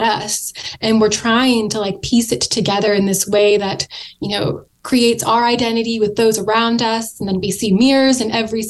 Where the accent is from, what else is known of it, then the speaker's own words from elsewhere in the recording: California, United States; I don't exist very well in them because, you know, I was raised in California. I do much better in warm weather.